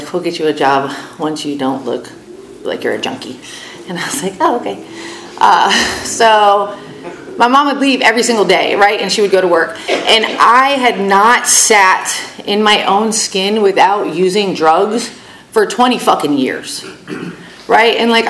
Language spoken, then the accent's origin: English; Florida, United States; so I'm from Florida. I lived in Florida my whole life.